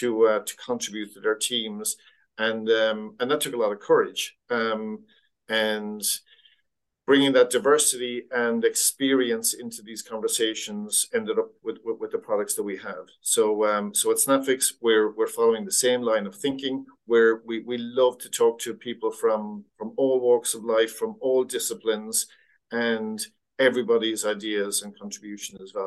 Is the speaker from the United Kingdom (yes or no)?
no; Ireland; now in Australia; I lived in Australia. I am Irish.